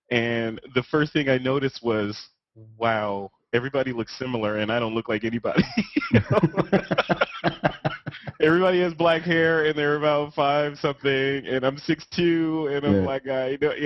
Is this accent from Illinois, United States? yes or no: yes; Chicago, Illinois, United States; So I'm a Midwestern boy, right? So I'm out of Chicago initially. That's where I was coming from. So I'm from the Midwest, which, you know, was boring, you know, in a lot of ways.